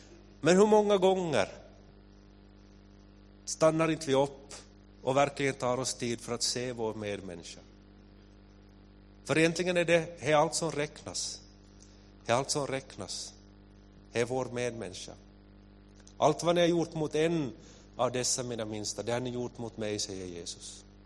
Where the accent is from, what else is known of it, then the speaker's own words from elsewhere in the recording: Kvevlax, Ostrobothnia, Finland; Jag kommer från Kvelax. Jag är född och uppvuxen i Kvelax och jag växte upp i missionskyrkan som barn.